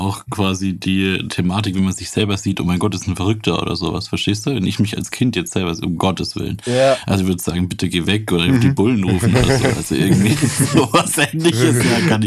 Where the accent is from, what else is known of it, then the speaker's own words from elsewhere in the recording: Bavaria, Germany; Ansonsten kommen wir beide eigentlich aus dem Süden, also aus Nürnberger Gegend, Nürnberger Land.